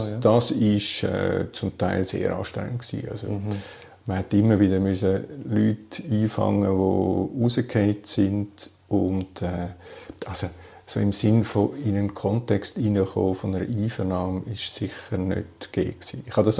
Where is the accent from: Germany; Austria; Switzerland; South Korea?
Switzerland; Bern; weil auch für mich als Berner nicht die Reise nach Zürich.